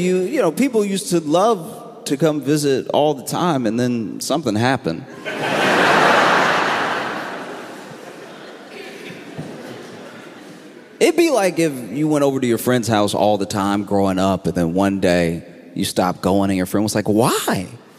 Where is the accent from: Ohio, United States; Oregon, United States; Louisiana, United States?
Louisiana, United States; I grew up in Louisiana, right?